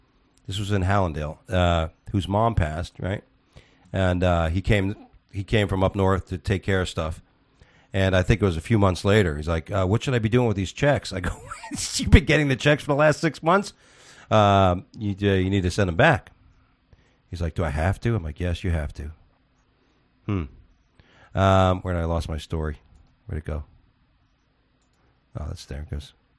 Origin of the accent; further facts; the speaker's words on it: Gibraltar; Our last story of the day, Gibraltar, which is my home country, the Rock of Gibraltar, moves to protect its monkeys against coronavirus.